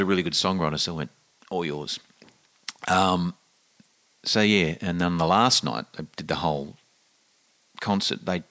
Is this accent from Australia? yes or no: yes; Australia; I went, hey, I'm from Australia